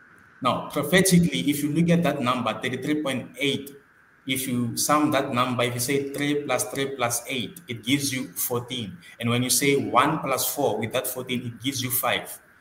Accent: Pretoria, Gauteng, South Africa; now in Cape Town, South Africa; I was born and raised in Pretoria, Soshanguve, but I'm currently pursuing my studies here in Cape Town.

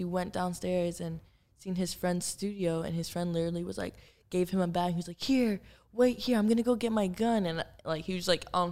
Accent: Miami, Florida, United States; And I grew up in Miami. Like, I'm from Miami. My family's there. My sister's there.

